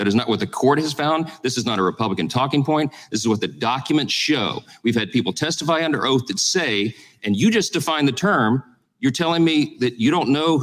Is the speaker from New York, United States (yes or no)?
no; Louisiana, United States; I'm from Louisiana.